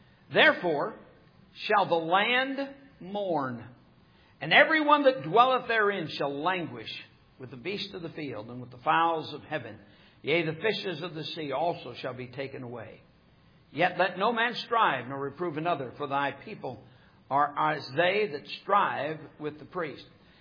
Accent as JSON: {"language": "English", "country": "United States", "said": "As an American, I'm horrified at what I see."}